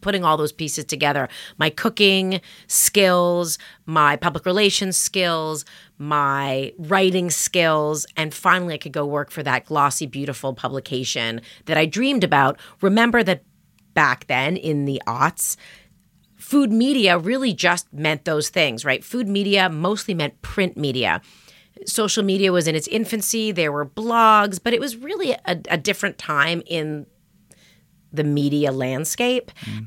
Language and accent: English; Toronto, Ontario, Canada; moved away as an adult; now in New York, United States; I grew up in Canada, in Toronto, and I'd worked at a newspaper and then at a magazine and at a newspaper in Canada before moving to New York to go to culinary school